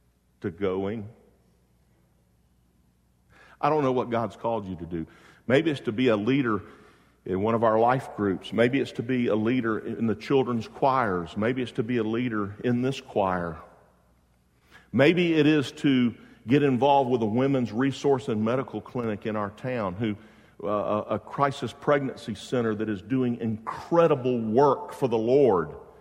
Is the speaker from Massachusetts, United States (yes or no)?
no; Jacksonville, Florida, United States; I'm from Jacksonville, Florida. And I gave my life to Christ as a teenage boy.